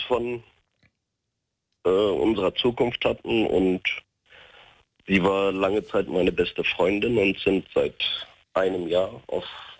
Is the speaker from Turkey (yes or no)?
yes; Turkey; Als Türke.